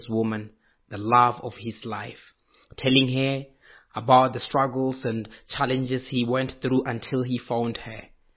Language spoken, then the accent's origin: English; Botswana; I am a poet from Botswana.